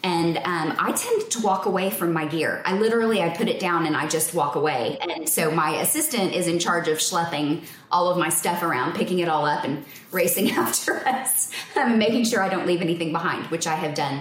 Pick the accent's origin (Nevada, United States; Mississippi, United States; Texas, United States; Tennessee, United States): Texas, United States; Fort Worth; I am born and raised in Fort Worth, Texas, and started my photography journey a lot like other photographers did